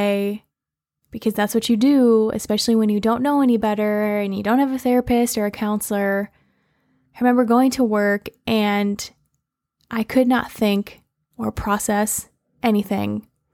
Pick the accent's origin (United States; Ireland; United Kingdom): United Kingdom; Scotland; I'm Scottish. I love bagpipes.